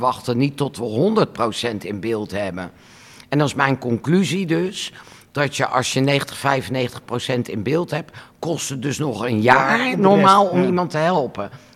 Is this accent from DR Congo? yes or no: no; Utrecht, Netherlands; Maar ik kom zelf uit Zuilen en ik weet gewoon, bij mij in de wijk zijn er echt mensen die het water aan de lippen staat.